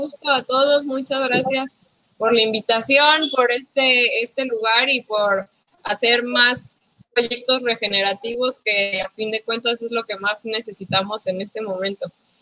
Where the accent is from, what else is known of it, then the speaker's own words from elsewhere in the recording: Colima, Mexico; nosotros somos de Colima, entonces acá en Colima no había nada así como regenerativo, orgánico